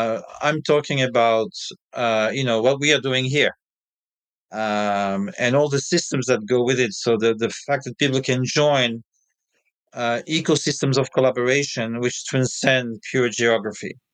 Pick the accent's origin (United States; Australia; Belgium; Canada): Belgium; English is a second language; now in Chiang Mai, Thailand; I'm from Belgium originally. I would say, unfortunately, I'm 66. Starts to count. And I live in northern Thailand